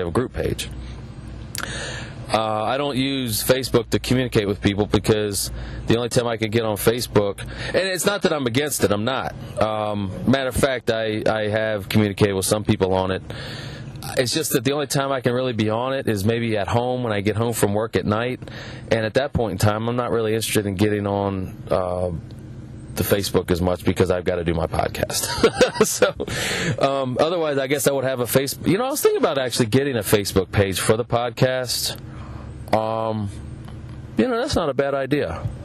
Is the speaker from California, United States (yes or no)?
yes; California, United States; born there; I have made it as far as Dallas, and I was born in California.